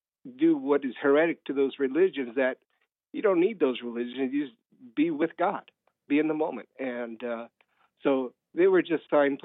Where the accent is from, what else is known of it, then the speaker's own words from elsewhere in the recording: Mexico; now in United States; Yeah. I'm a Mexican.